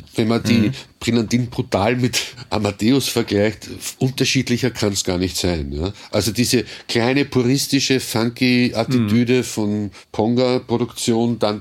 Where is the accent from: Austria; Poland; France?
Austria; kurz nach … gab es bei uns in Österreich Wellerspray, da war der riesengroß plakatiert, überall.